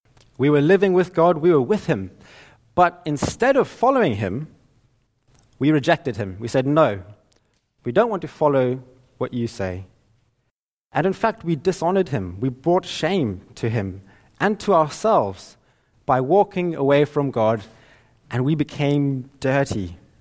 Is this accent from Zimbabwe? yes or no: yes; Zimbabwe; Growing up in Zimbabwe, we had a nice garden, and me and my brother would love going and playing games